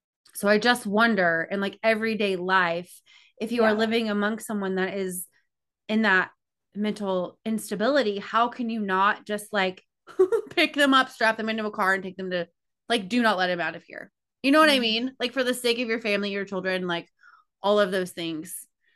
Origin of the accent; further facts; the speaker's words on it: Indiana, United States; Number one, I'm from Indiana, and I love corn.